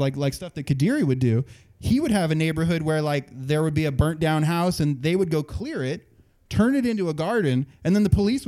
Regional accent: Guerneville, California, United States; Guerneville, California.

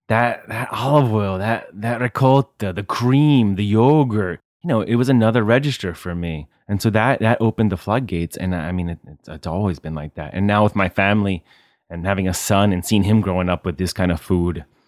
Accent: United States; moved away; I know I'm from America, but I live here

